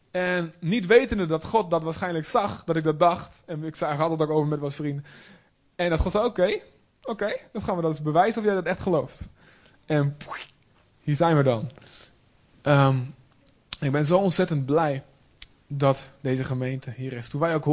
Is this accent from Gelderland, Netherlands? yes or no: no; Olst, Overijssel, Netherlands; ik kom uit Deventer. Nou, ik kom eigenlijk uit Olst. Nog iets noordelijker. Maar ik heb altijd in Deventer alles gedaan. En in de kerk gezeten in Deventer.